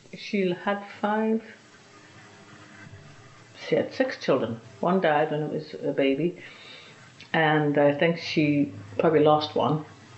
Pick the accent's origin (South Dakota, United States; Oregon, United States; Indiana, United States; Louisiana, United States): Indiana, United States; Crown Point; born there; I was born in Crown Point, Indiana, USA, in 1931.